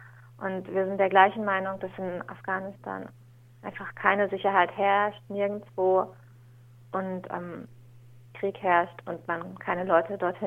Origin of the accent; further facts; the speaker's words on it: Germany; Ich bin dann quasi als Deutsche mehr oder weniger Unterstützerin